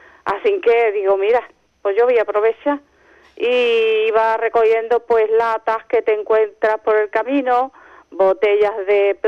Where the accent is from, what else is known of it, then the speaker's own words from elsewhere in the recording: Isla Cristina, Andalusia, Spain; born there; yo no nací aquí, yo nací en Isla Cristina, uh-huh. pero me trajeron muy pequeña, bueno, muy pequeña, de semana nada más. Entonces he vivido en lo que es enfrente del muelle de Gallinera, unas casitas que hay ahí. Ahí he estado toda mi vida.